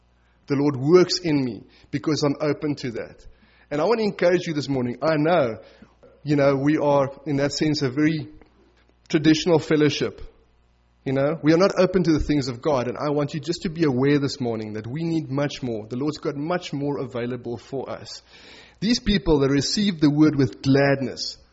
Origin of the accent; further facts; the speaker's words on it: South Africa; because of who we are as South African people, we like give a response like that, and everyone's like, okay, someone else go, but not me.